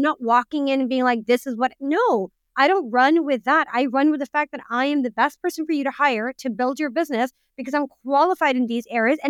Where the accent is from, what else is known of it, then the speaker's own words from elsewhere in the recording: Pakistan; I'm in Pakistani, he's Indian.